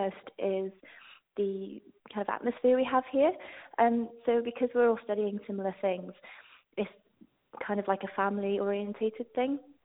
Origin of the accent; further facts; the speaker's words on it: Cardiff, Wales, United Kingdom; now in London, United Kingdom; I'm from Cardiff, which is a lot smaller than London